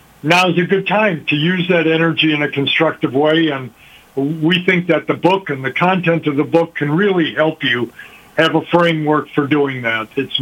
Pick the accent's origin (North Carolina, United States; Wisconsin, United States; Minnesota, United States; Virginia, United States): Wisconsin, United States; Yeah, so the genesis story for me, I grew up in Door County